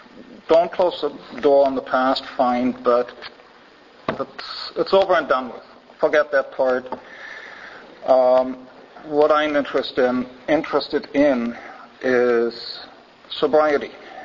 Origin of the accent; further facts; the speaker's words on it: Germany; English is a second language; briefly, where I come from, it's pretty obvious. Germany won 2-0 against Sweden, if anybody cares. I was born in Germany shortly after the war.